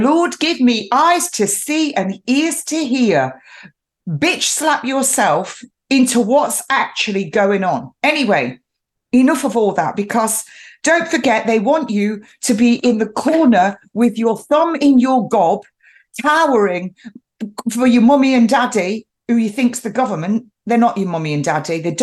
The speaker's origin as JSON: {"language": "English", "region": "England", "country": "United Kingdom", "said": "How much is the UK, the United Kingdom, I'm English myself, incidentally, I'm an English rose."}